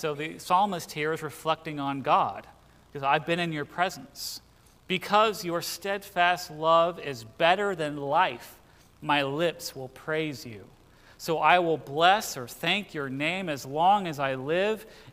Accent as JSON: {"language": "English", "region": "Virginia", "country": "United States", "tie": "born or raised there", "said": "I grew up in the East Coast of Virginia. I didn't know college football was even a thing that people cared about."}